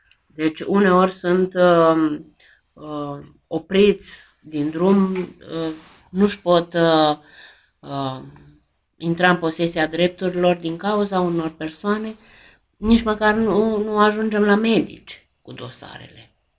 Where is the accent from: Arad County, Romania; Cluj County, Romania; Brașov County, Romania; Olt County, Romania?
Brașov County, Romania; Brașov; sunt din Brașov